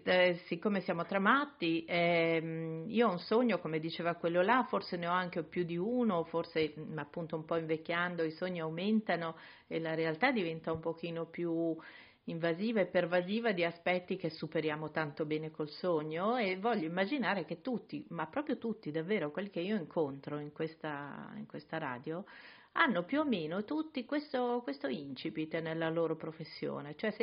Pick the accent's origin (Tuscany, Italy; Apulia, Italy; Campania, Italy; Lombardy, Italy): Lombardy, Italy; Milan; e qui chiudo su un tema che un po' mi scoccia da milanese